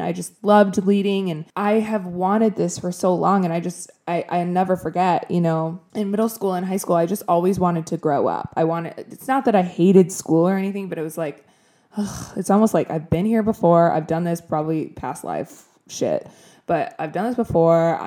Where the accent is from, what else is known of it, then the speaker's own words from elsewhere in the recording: Wisconsin, United States; now in Los Angeles, United States; today in LA, it was like 60 degrees and I was freezing, which is hilarious because I'm from Wisconsin.